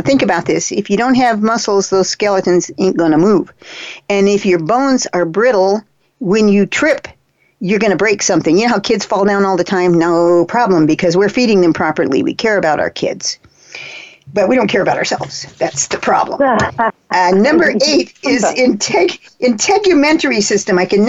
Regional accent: Galveston, Texas, United States; But the guy was a Texan, too. So he's from Houston. I'm from Galveston.

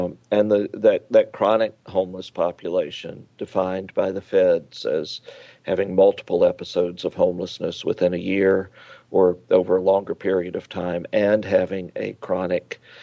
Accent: Georgia, United States; I remember I grew up outside Atlanta, and I remember Bobby, who stood outside the little barbecue joint and shoe store

